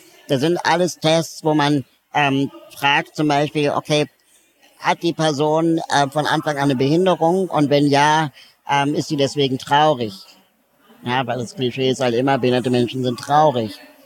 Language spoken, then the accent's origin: German; Berlin, Germany; Ich komme auch aus Berlin